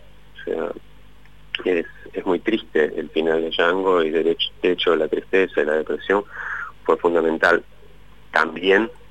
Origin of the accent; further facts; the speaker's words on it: Puerto Iguazú, Misiones, Argentina; yo soy de Puerto Iguazú y la realidad de la historia brasileña en la triple frontera en mi infancia era como muy normal para nosotros